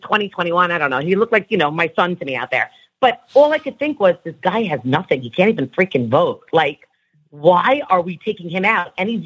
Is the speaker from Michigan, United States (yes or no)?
no; New York, United States; Rob, I'm from New York. I knew what the hell was going on.